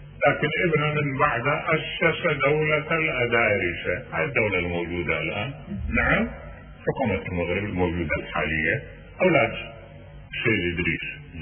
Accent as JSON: {"language": "Arabic", "country": "Iraq", "said": "واحد انقتل ببا خمرة عندنا بالعراق"}